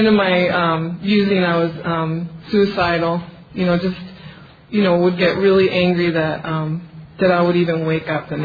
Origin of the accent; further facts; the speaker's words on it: Albuquerque, New Mexico, United States; But anyway, I am from Albuquerque, New Mexico.